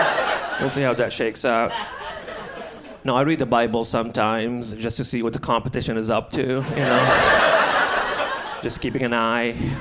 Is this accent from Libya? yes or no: yes; Libya; I also, I'm originally from Libya, a country. And 10 years ago or so, I was driving my car back home and I got stopped at a checkpoint.